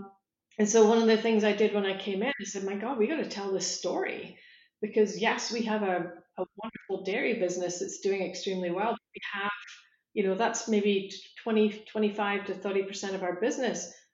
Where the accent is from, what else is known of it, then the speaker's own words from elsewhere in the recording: Scotland, United Kingdom; I grew up in Scotland in farmland, but I really knew nothing about agriculture today